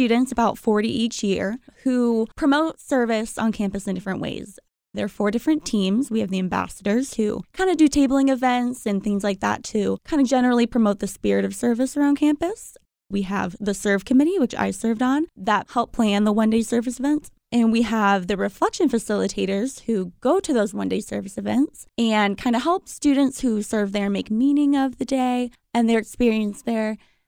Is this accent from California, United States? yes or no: yes; Fresno, California, United States; I am from Fresno, born and raised here, went to Edison High School.